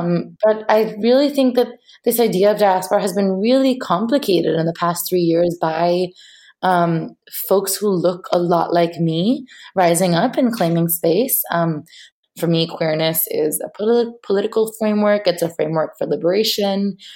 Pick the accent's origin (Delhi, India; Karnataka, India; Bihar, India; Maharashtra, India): Maharashtra, India; Mumbai; now in United States; So I grew up in Mumbai, and when I first moved to the U.S.